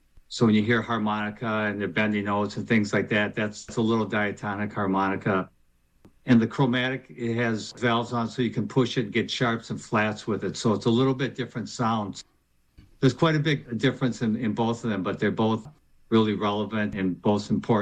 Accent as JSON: {"language": "English", "town": "St. Paul", "region": "Minnesota", "country": "United States", "tie": "born or raised there", "said": "But I grew up in St. Paul and been here all my life with that little stint in Los Angeles"}